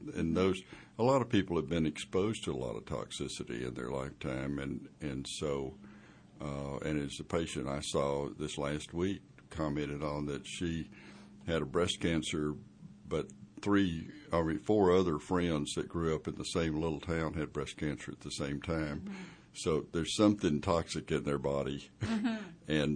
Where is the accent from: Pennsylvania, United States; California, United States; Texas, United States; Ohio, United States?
Texas, United States; Austin; also born or lived in Dallas / Hartford, Connecticut / Boston; And I grew up in Austin and graduated from Baylor and then went to medical school in Southwestern in Dallas and then trained on the East Coast in Hartford, Connecticut and Boston. Came back to Austin a long time ago